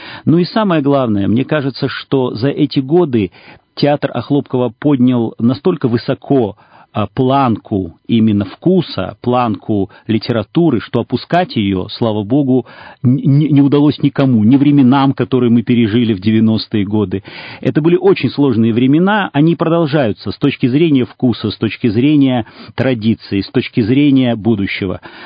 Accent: Vladivostok, Primorsky Krai, Russia; В своей биографии, в своем рождении я имею Дальний Восток, город Владивосток, где я родился, вот, и очень люблю наш край. Но вот в силу обстоятельств я вырос в Владивостоке

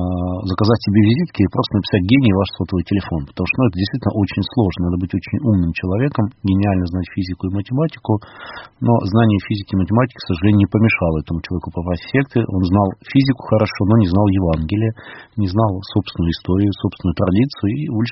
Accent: Irkutsk, Irkutsk Oblast, Russia; потому что я родом из Иркутска

